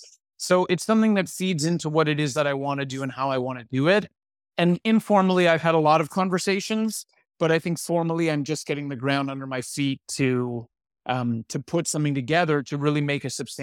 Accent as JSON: {"language": "English", "town": "Toronto", "region": "Ontario", "country": "Canada", "tie": "born or raised there", "said": "Like it could be in my hometown of Toronto, Ontario"}